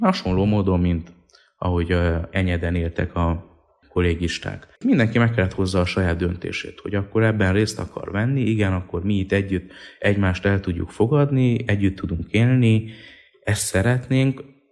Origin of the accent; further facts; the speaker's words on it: Târgu Mureș, Mureș County, Romania; moved away as an adult; Magamról marosvásárhelyi vagyok, és 2000-ben fejeztem be az iskolát, akkor kerültünk fel Kolozsvárra.